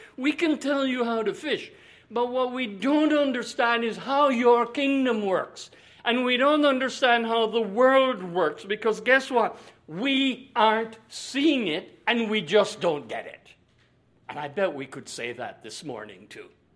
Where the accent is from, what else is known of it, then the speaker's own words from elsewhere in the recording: Jamaica; When I was growing up in Jamaica in the 1950s